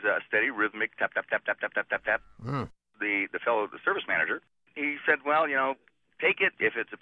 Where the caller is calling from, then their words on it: Boise, Idaho, United States; I'm calling from Boise, Idaho.